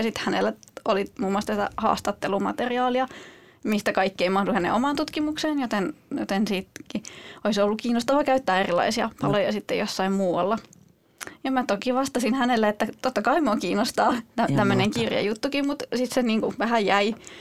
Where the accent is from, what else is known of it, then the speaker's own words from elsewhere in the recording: Turku, Southwest Finland, Finland; No mä olen Turusta